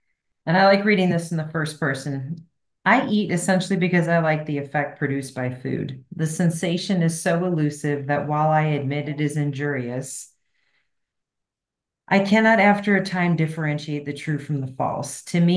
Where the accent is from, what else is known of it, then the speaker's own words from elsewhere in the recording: Cincinnati, Ohio, United States; I'm a recovered compulsive overeater. I am from Cincinnati, Ohio.